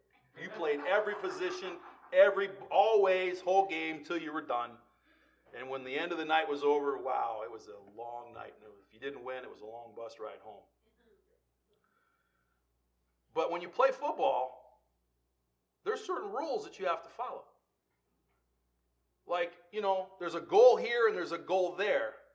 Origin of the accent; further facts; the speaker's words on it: Iowa, United States; I grew up in Iowa. I grew up on a farm. I know what it is to work in the fields.